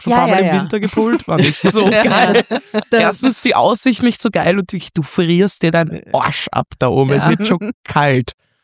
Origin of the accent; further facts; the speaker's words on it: Vienna, Austria; Ich komme aus Wien.